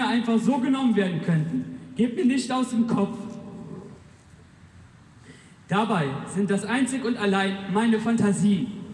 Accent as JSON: {"language": "German", "country": "Turkey", "said": "Wie man es aus meinem Namen vielleicht schon hören kann, bin ich Türke."}